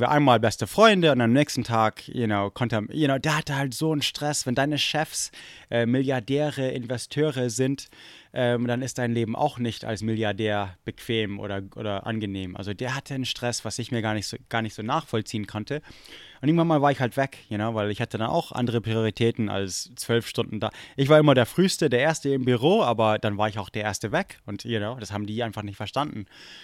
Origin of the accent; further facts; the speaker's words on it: Germany; also born or lived in Prague, Czechia; now in Israel; ich wohnte 10 Jahre in Prag oder ich bin in Deutschland aufgewachsen oder überhaupt, ich spreche Deutsch